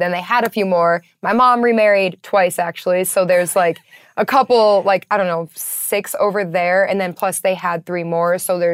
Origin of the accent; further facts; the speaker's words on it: Michigan, United States; Yeah, I'm from Michigan.